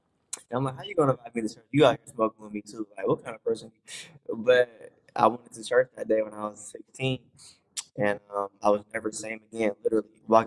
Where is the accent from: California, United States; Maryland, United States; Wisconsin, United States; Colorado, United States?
California, United States; I grew up in the Bay Area, which is Northern California.